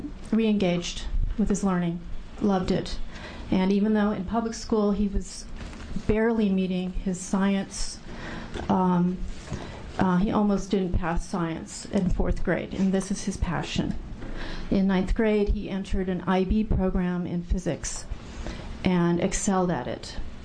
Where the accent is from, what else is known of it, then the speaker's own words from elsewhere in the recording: Portland, United States; I'm from Portland.